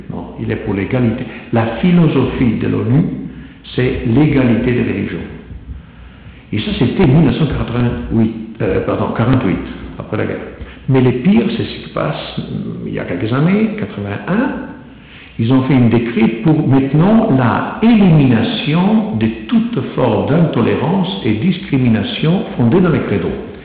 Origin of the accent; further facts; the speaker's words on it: Italy; French is a second language; je me autodénonce, je suis italien, je vais me dénoncer.